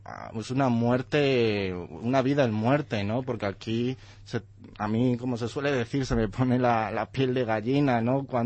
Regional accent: Ciudad Real, Castilla-La Mancha, Spain; now in Talavera de la Reina, Spain; Sí, yo soy de Ciudad Real.

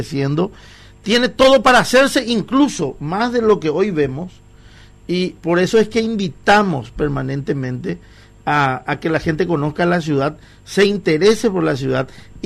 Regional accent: Paraguay; somos todos paraguayos.

